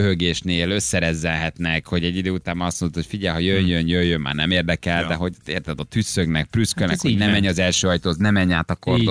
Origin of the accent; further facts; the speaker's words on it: Miskolc, Borsod-Abaúj-Zemplén, Hungary; Én Miskolci vagyok, és mi teljesen normálisan viselkedünk egymással.